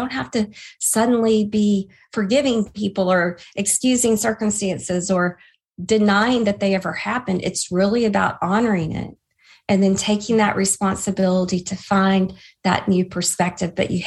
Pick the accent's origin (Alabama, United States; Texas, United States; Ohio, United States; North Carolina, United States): Alabama, United States; I grew up in Alabama in the Bible Belt, and religion was a big part of my upbringing.